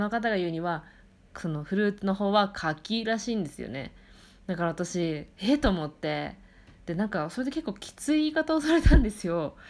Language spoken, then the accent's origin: Japanese; Tohoku, Japan; そもそも私のイントネーションがおかしいんですよ私の地元っていうのがイントネーションがこうずっと平坦な場所の人なんですよね、私って。